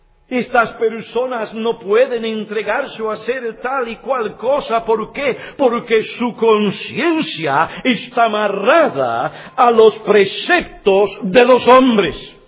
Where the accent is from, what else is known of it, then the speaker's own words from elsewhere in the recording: United States; Nuestra sociedad americana se caracteriza por el pragmatismo. Somos los americanos pragmáticos.